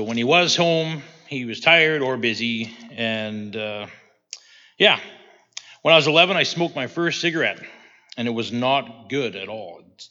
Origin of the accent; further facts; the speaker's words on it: Dundurn, Saskatchewan, Canada; I was born in 77, the year … died, in Saskatoon, and I was raised in Dundurn.